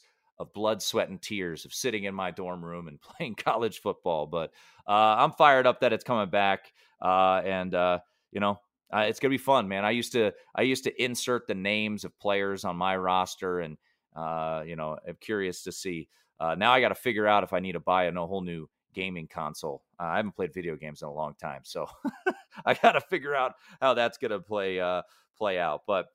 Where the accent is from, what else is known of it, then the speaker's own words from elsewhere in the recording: Washington, District of Columbia, United States; You know, I grew up in the Washington, D.C. area. And for those of you who don't know, no one gives a bleep about college football in that area.